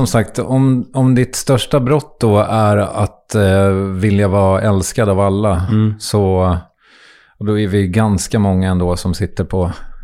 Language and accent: Swedish; Strängnäs, Södermanland, Sweden; jag kommer ju från Strängnäs och där hade vi i alla fall